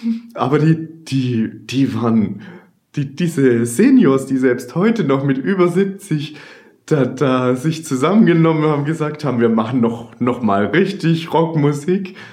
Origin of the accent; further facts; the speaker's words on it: Hanover, Lower Saxony, Germany; als stolzer Hannoveraner, es war ein VW-Variant.